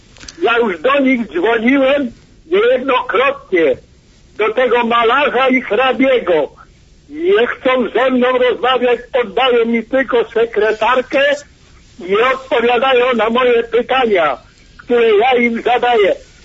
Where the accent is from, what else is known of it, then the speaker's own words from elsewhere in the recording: Silesian Voivodeship, Poland; Zaczął od Zagłębia, a ja jestem Zagłębiakiem.